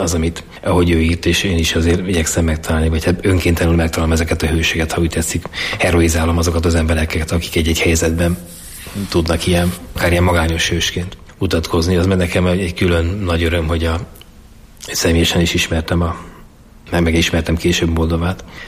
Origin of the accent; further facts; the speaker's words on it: Budapest, Hungary; A Fradi másképpen, itt nőttem föl, jártam középiskolában.